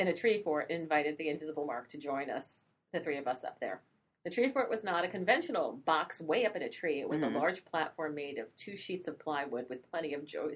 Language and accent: English; Canada; born there; I was born in Canada, as most of my cousins